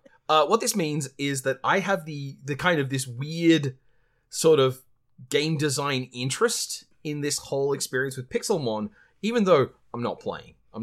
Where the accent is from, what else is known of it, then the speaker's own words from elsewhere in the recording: Australia; I've never been to an in-person tournament, because I'm Australian.